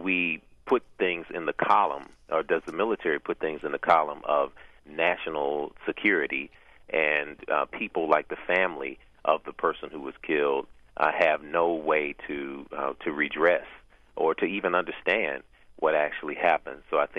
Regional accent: the South, United States; And when I'm sitting on a panel, and I'm from the South even, it's so interesting because I get this a lot down here.

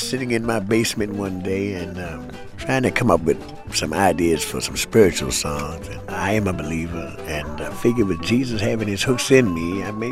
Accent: Christchurch, Virginia, United States; Well, actually, you know, we're from Virginia originally, from a place called Christchurch, Virginia.

